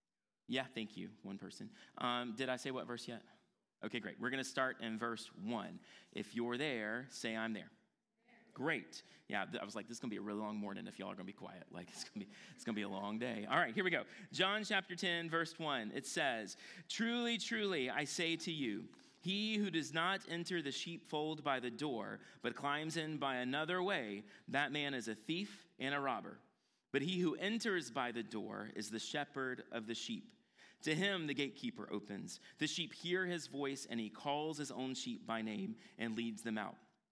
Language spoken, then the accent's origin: English; the South, United States; Like, I grew up in the South, right?